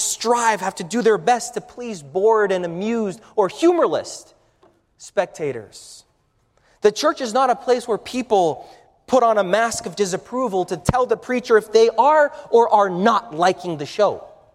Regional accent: Brazil; also born or lived in Germany; I'm from Brazil, all right? So we like soccer.

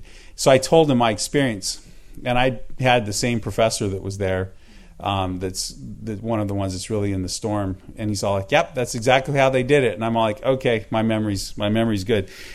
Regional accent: Loma Linda, California, United States; I grew up in Loma Linda. On one side of the family, I'm a many generation Seventh-day Adventist.

